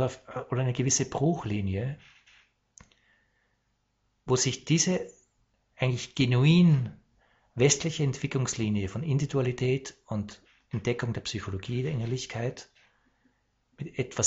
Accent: Austria; Ich meine, in Deutschland war es extrem, aber aus Österreich, wo ich herkomme, ich weiß, da war das absolut extrem

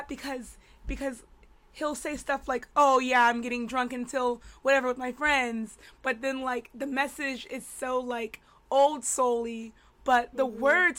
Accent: North Carolina, United States; I'm from North Carolina.

